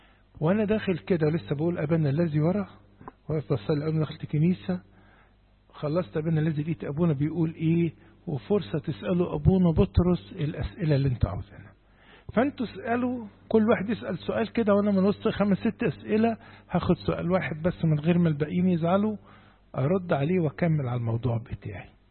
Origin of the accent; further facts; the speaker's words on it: Egypt; بيقول لك احنا مصريين كنا هنعتبر امم، امميين